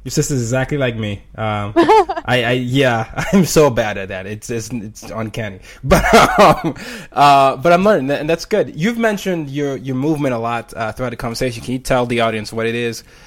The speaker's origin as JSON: {"language": "English", "country": "Nigeria", "said": "I call myself … You know, I'm Nigerian."}